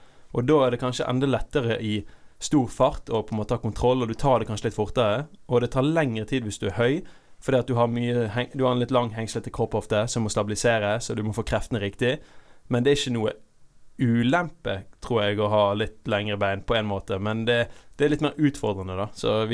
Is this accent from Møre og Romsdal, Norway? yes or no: no; Bergen, Vestland, Norway; Jeg vokste opp, jeg begynte I Sandviken. Det var jeg hang ute I gatene.